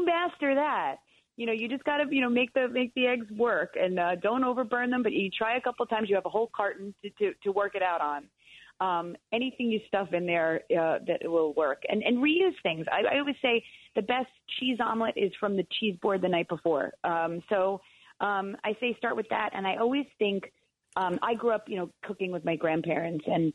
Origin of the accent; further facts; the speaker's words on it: New York, United States; because I'm such a New Yorker, everything bagel seasoning is everyone's favorite.